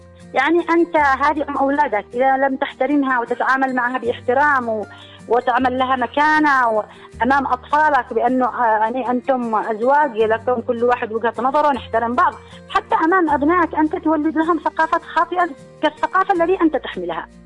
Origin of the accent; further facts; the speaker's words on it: Yemen; والأمناء الشرعيين للأمانة في عندنا في اليمن الأمناء الشرعيين ما في